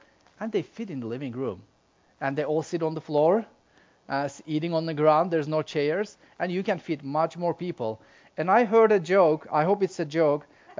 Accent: Turkey; It's named after my country. So, I'm from Turkey. And yes, we have turkey in Turkey.

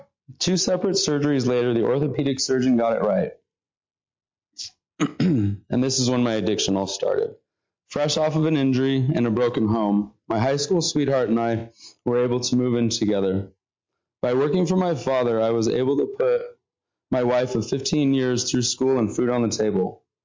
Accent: Lake Arrowhead, California, United States; I'm an only child, and growing up in Lake Arrowhead isn't exactly cheap.

